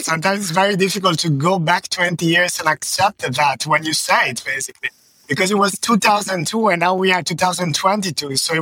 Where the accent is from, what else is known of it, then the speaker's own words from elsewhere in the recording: Bologna, Emilia-Romagna, Italy; I graduated in Bologna, yeah, and I come from Bologna. I'm 100% Bolognese, we could say.